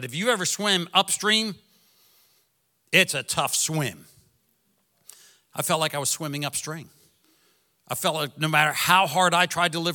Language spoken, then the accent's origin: English; Philadelphia, Pennsylvania, United States; Growing up in Philadelphia, I knew who Catholics were.